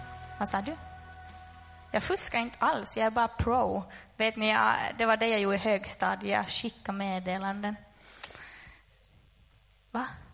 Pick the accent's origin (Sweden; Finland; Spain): Finland; Närpes, Ostrobothnia; jag är uppvuxen i en kristen familj. Eller jag är egentligen från Närpes. Och jag älskar det stället. Min mamma var faktiskt pastor i den församlingen där jag var.